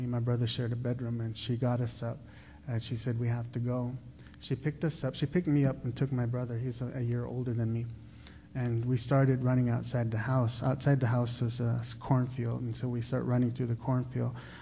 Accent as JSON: {"language": "English", "town": "White River", "region": "Arizona", "country": "United States", "tie": "born or raised there", "said": "So I came from and born and raised on the White Mountain Apache Reservation, the Fort Apache Indian Reservation in White River, Arizona. I am full-blooded White Mountain Apache."}